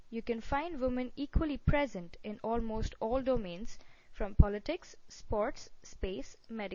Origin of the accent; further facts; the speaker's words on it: India; I am an Indian.